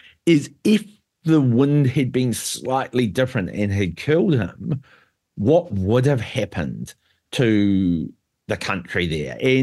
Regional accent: New Zealand; that's just my view as a New Zealander.

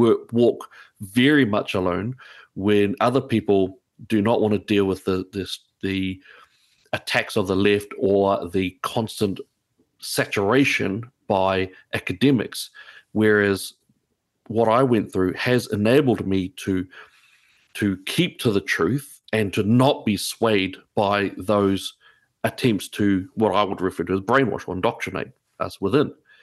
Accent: Auckland, New Zealand; also born or lived in Palmerston North; Dad took us to Auckland, and we grew up in Auckland amongst our extended family and also with Dad.

